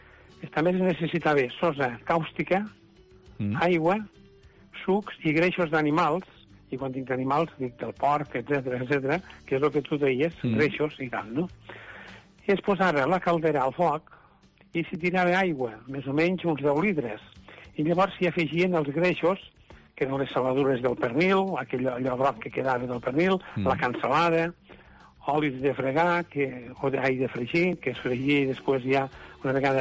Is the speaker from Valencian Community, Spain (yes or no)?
no; Puiggròs, Catalonia, Spain; jo que sóc fill de Puiggròs, veia el camí de Puiggròs a Arbeca